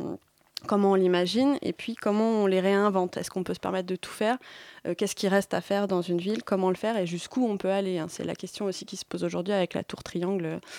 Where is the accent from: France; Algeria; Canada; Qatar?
France; Paris, Île-de-France; en tant que parisienne, en tout cas, qui ai toujours vécu ici